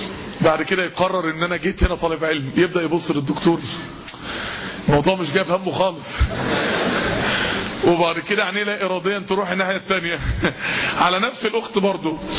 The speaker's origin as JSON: {"language": "Arabic", "country": "Egypt", "said": "احنا عندنا في مصر 16 مليون عنسة مطلقة"}